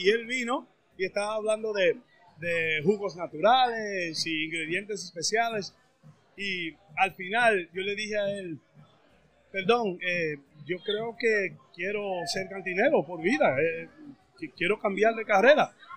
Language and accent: Spanish; New York, United States; Sí, nacido y criado en Nueva York, pero padre dominicano, sí.